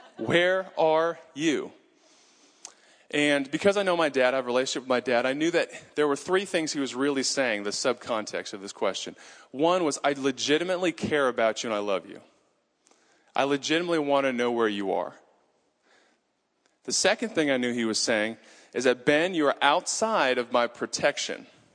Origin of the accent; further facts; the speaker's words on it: New Zealand; I remember growing up in New Zealand and we drive on the left-hand side of the road.